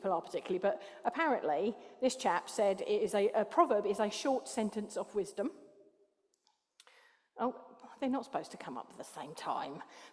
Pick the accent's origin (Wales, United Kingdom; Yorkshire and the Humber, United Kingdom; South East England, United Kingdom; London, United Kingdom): London, United Kingdom; I'm from South East London, so it's clout.